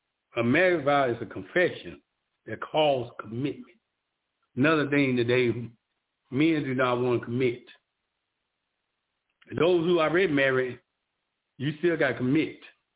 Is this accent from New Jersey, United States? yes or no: no; Nashville, Tennessee, United States; accent: country; also born or lived in Michigan; now in Texas, United States; I'm from Nashville, Tennessee.